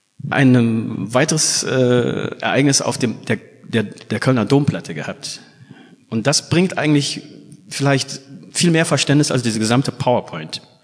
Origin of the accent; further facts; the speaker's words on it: Guinea; ich selber bin aus Guinea.